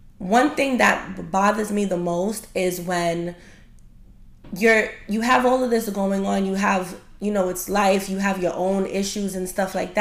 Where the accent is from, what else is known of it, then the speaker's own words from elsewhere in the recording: Brooklyn, New York, United States; I grew up in Brooklyn and I was always, the word that I'm looking for is admire.